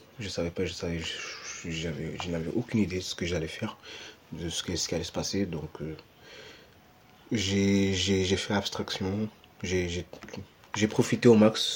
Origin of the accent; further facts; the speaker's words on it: Portugal; j'ai 26 ans et je viens du Portugal.